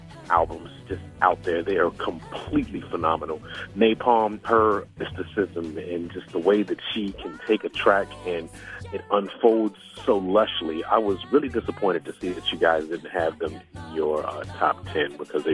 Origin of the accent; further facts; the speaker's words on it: Chicago, Illinois, United States; I am from Chicago, Illinois, specifically the South Side.